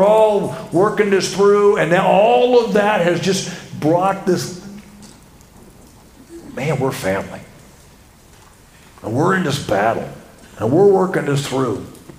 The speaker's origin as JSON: {"language": "English", "town": "Oklahoma City", "region": "Oklahoma", "country": "United States", "said": "I'm from Oklahoma City there visiting today, and I want you to know everybody in my church, Oklahoma City, wants to send a greeting to you guys here."}